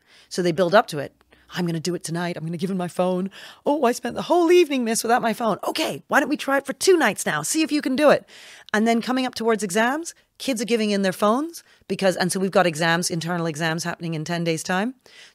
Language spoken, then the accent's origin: English; United Kingdom; As opposed to, well, I'm actually British and I'm human.